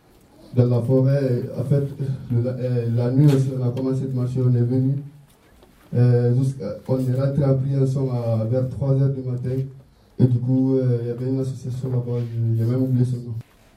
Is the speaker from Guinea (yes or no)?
yes; Guinea; moved away; je viens de la Guinée-Conakry.